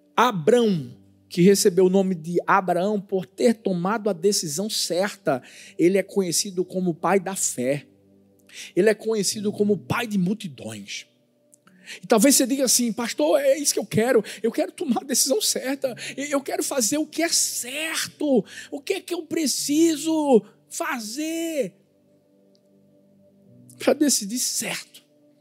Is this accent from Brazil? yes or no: yes; Brazil; now in Orlando, United States; nós que somos brasileiros